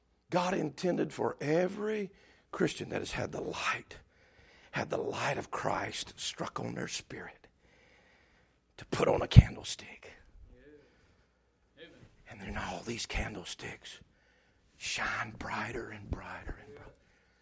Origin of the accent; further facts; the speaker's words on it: the South, United States; Come on, we're from the South here. We know what bushel baskets are, don't we?